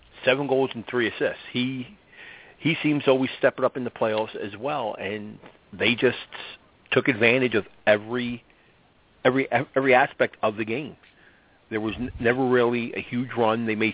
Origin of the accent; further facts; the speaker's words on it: Philadelphia, Pennsylvania, United States; I was born and raised in South Philly. That should be enough.